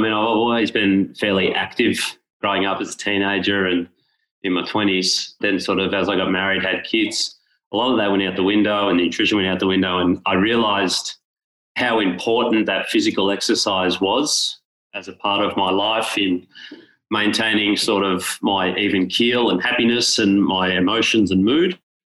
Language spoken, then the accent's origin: English; Bendigo, Victoria, Australia; So I'm from Bendigo in Victoria. So we're regional Victoria.